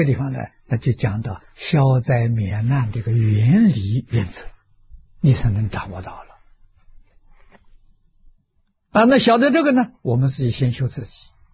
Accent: China; 这个俗我们中国人称为运啊

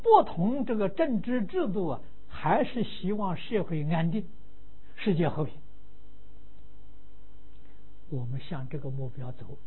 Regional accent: China; 我们中国人遇到外国吃西餐，我们赞叹他。那你为什么不天天吃西餐呢？习惯不一样，这个中餐吃习惯了。

